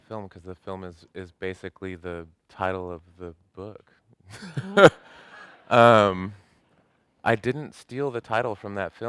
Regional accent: Southwest, United States; I didn't grow up right on the border. I grew up in the Southwest.

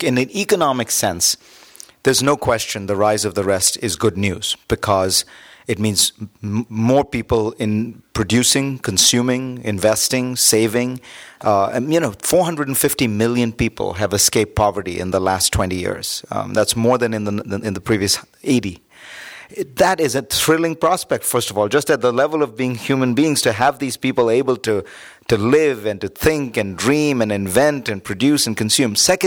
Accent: India; the big difference is I grew up in India.

